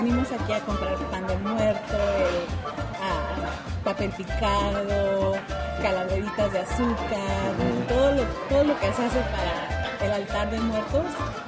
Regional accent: Los Angeles, California, United States; Pero crecí en Los Ángeles, Hollywood, área de Hollywood.

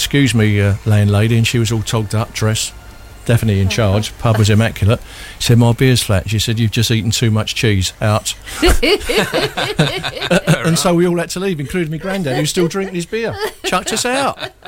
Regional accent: Bermondsey, London, United Kingdom; born there; I said, I was born in Bermondsey.

